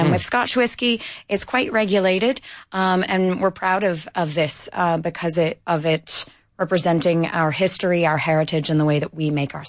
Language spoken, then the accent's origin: English; Canada; Well, as a Canadian, of course, we always talk about rye whiskeys, right?